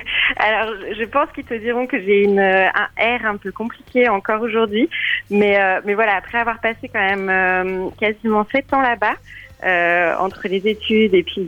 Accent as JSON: {"language": "French", "town": "Lyon", "region": "Auvergne-Rhône-Alpes", "country": "France", "moved": "as an adult", "lives_now": "Switzerland", "said": "Alors moi, je viens de France, de Lyon, de la campagne autour de Lyon."}